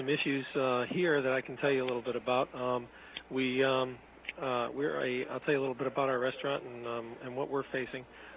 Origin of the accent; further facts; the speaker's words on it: Cape Cod, Massachusetts, United States; Massachusetts, Cape